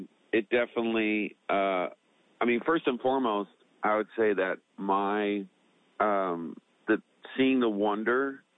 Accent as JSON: {"language": "English", "region": "Newfoundland and Labrador", "country": "Canada", "tie": "born or raised there", "said": "growing up in Newfoundland, we didn't really see a lot of them."}